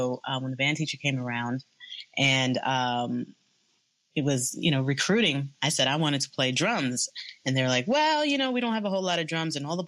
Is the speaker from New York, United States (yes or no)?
yes; Mount Vernon, New York, United States; I grew up in Mount Vernon, New York, which is right outside of New York City.